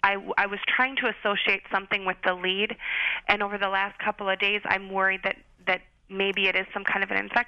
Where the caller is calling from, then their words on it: Madison, Wisconsin, United States; I'm calling from Madison, Wisconsin.